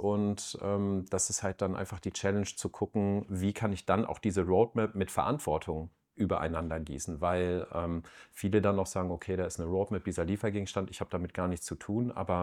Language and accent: German; Hanover, Lower Saxony, Germany; ich komme ja aus Hannover und Hannover ist nicht gleich Deutschland